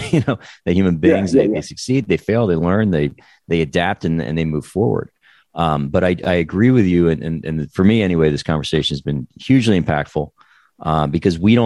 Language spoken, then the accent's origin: English; New Jersey, United States; I mean, I grew up in New Jersey, and we went to New York in the 1980s and early 1990s.